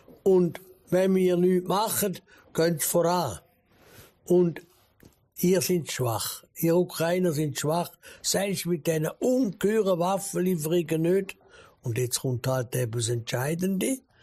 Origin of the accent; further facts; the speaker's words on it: Switzerland; du kommst mit einem oder zwei als Schweizer.